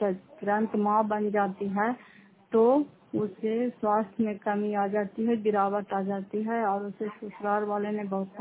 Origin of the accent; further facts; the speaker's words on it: Fatehpur, Bihar, India; घर फतेहपुर पंचायत मकरौता जिला नालंदा करातकसा ब्लॉक की निवासी हूँ।